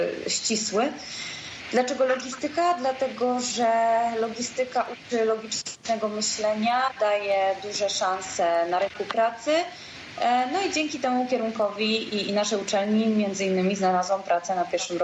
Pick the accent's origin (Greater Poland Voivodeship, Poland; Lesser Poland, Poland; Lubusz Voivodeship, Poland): Lubusz Voivodeship, Poland; Zielona Góra; Też pochodzę z Zielonej Góry.